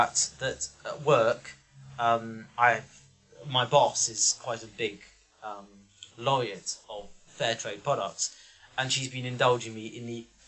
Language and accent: English; Yorkshire and the Humber, United Kingdom; Well, I must point out here, I come from Yorkshire, and it's most definitely not popular in my household.